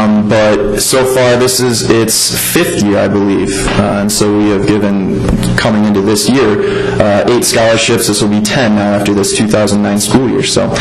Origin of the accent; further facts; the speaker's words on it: Geneva, United States; Born and bred in Geneva, though, so.